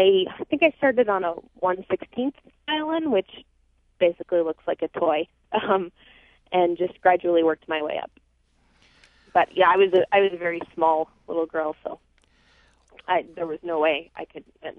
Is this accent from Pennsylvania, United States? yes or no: yes; Pennsylvania, United States; growing up outside of Philadelphia, it had been a dream of mine since I was 6 years old.